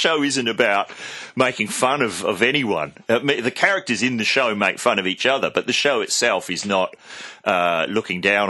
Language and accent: English; New Zealand; Well, I'm from New Zealand. We do have the word bogan now over there, but it didn't exist when I was a kid. And I grew up in what would be called a bogan suburb.